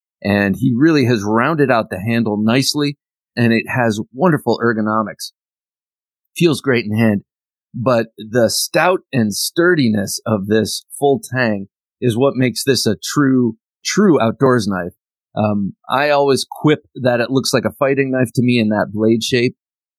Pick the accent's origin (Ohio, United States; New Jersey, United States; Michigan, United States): Ohio, United States; I'm from the Buckeye State originally, Ohio. I had to get it.